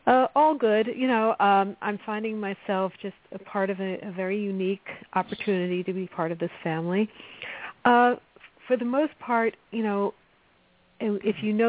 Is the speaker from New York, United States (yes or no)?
yes; New York, United States; Yeah, but, you know, certainly growing up in New York was a challenge.